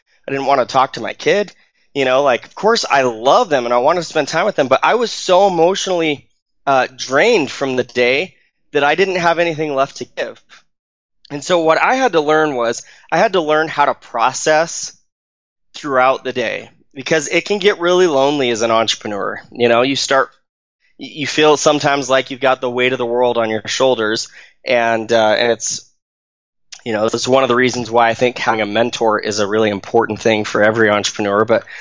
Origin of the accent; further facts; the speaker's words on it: Arizona, United States; now in Utah, United States; So, I grew up in Arizona. I live in Utah now. I grew up in Arizona, and I went back for a high school reunion.